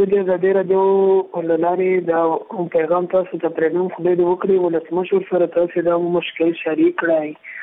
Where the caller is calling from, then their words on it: Laghman, Afghanistan; خبرې کوم د لغمان ولایت څخه.